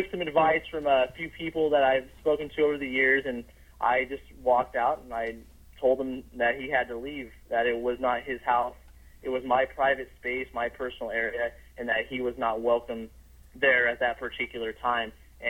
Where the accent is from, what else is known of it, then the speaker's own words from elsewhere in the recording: California, United States; And this is based in my hometown. It's been a place I've been aware of for years.